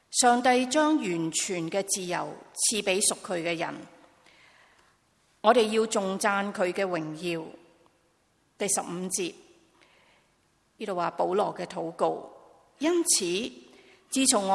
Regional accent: China; 如果以我们中国人的习俗来讲，

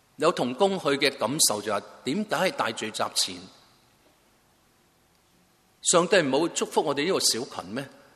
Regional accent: Hong Kong; 我们香港人明白暴雨由黄色信号到红色到黑色

